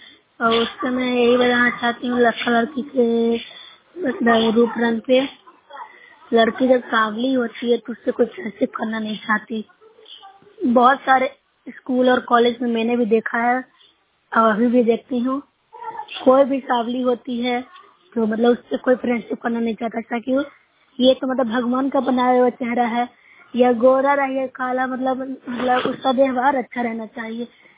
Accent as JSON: {"language": "Hindi", "region": "Bihar", "country": "India", "said": "मैं road side block से हूँ, जिला नालंदा के निवासी हूँ।"}